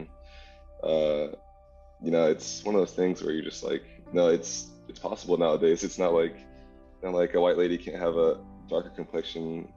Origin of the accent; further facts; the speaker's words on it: Birmingham, Alabama, United States; growing up in Birmingham, you're kind of already expecting the worst, but hoping for the best.